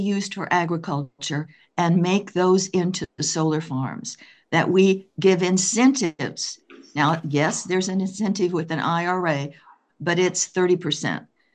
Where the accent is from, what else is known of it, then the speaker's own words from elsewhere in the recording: Edmonds, Washington, United States; Good afternoon, commissioners. … from Edmonds.